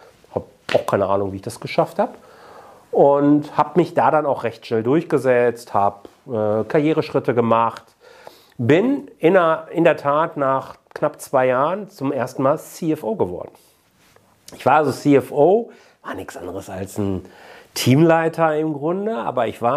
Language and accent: German; Bochum, North Rhine-Westphalia, Germany; born there; ich bin ja gebürtiger Bochumer